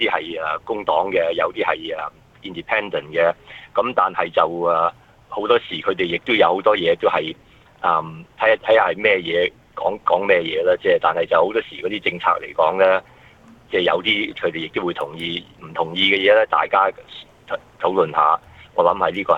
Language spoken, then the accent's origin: Cantonese; China; now in Australia; 咁我哋中國人好似頭先你講，亦都係佔咗一個好大嘅